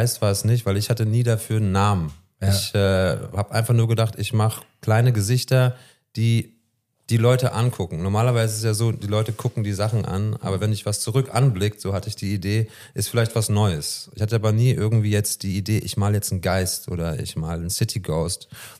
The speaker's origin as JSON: {"language": "German", "town": "Frankfurt", "region": "Hesse", "country": "Germany", "tie": "born or raised there", "said": "Und hier in Frankfurt, ich bin in Frankfurt groß geworden"}